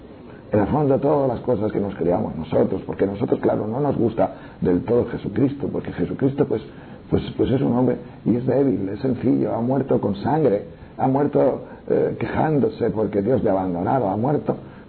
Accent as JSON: {"language": "Spanish", "town": "León", "region": "Castile and León", "country": "Spain", "said": "me gusta esta tierra, porque en el fondo es mi tierra. Yo soy de León, de ahí cerquita"}